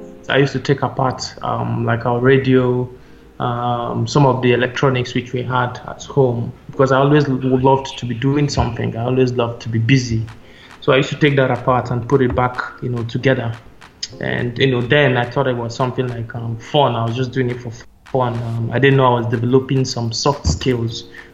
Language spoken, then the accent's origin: English; Enugu State, Nigeria; I'm from Enugu State. Enugu State is in the eastern part of Nigeria, and I'm 27 years old.